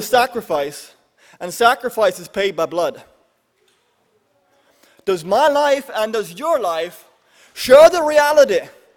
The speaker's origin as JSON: {"language": "English", "region": "Pennsylvania", "country": "United States", "tie": "born or raised there", "said": "I was born here in Lancaster County. I was Old Order Amish. I grew up about an hour and a half northwest of here in a fairly dysfunctional Amish family."}